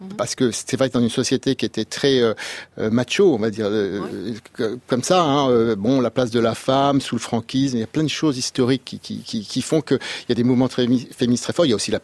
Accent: France; chez nous, en France

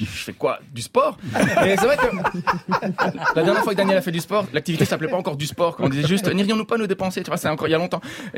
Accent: Belgium; je viens de Belgique

